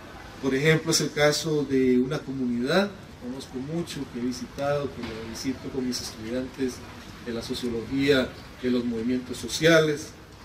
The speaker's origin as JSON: {"language": "Spanish", "country": "Costa Rica", "said": "como soy costarricense, también quiero aprovechar la ocasión"}